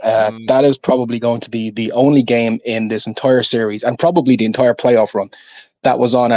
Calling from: Ireland

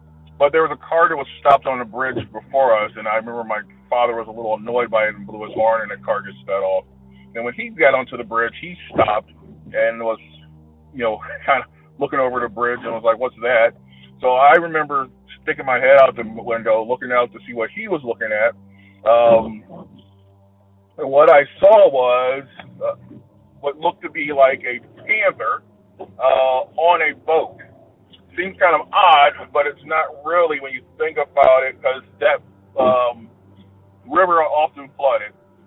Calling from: Georgia, United States; and I'm calling from Georgia.

